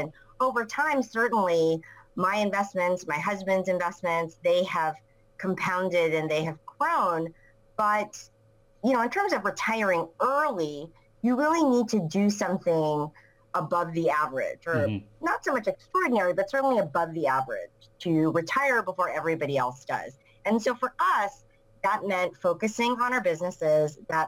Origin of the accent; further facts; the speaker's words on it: New York City, New York, United States; I was born and raised in New York City. It is a very fast market here.